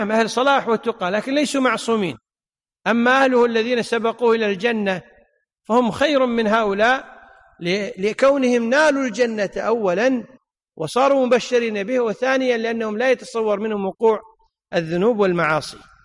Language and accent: Arabic; Kuwait; العامة عندنا في الكويت إلى الآن يقولون والله كرامتك تنزل